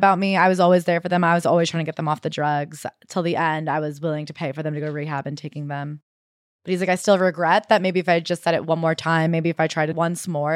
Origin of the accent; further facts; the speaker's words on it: Memphis, Tennessee, United States; It started from some of the trauma I experienced in my home and growing up in Memphis, and it went from there.